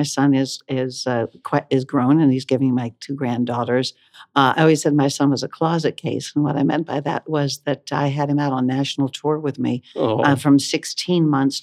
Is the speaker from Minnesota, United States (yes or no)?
no; Johnstown, Pennsylvania, United States; now in New York, United States; I grew up in Johnstown, Pennsylvania, and my mother used to take dance class with Gene Kelly.